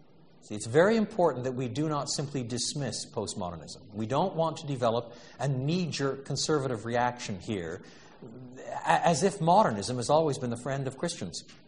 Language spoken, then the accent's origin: English; Quebec, Canada; born or raised there